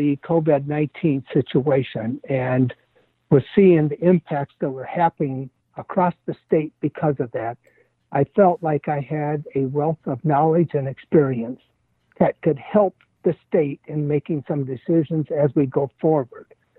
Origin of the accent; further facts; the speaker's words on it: South Dakota, United States; Well, I was born and raised in South Dakota.